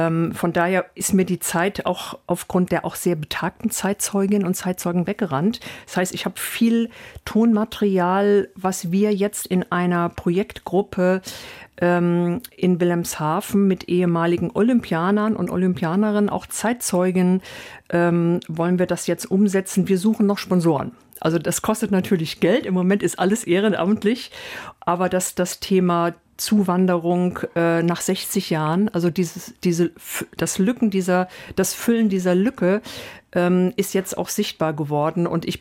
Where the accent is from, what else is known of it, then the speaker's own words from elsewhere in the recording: Greece; German is a second language; ich war sozialisiert, ich war Griechin, ich kannte kein Wort Deutsch.